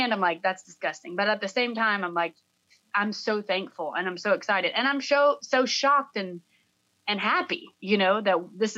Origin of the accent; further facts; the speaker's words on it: Atlanta, Georgia, United States; I mean, obviously, I'm here in Atlanta, Georgia. I grew up in Georgia, in the suburbs of Atlanta. Mm-hmm. And I've spent most of my life here.